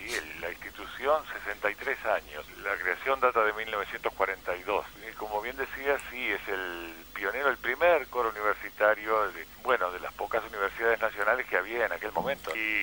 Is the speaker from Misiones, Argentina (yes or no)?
no; Tandil, Buenos Aires Province, Argentina; now in La Plata, Argentina; Yo no soy platense, soy de Tandil.